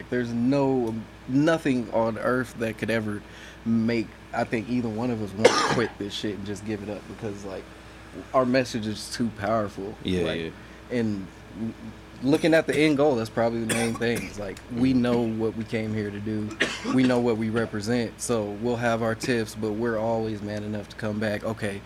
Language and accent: English; Colorado, United States; But that's why I moved out there. I'm from Colorado.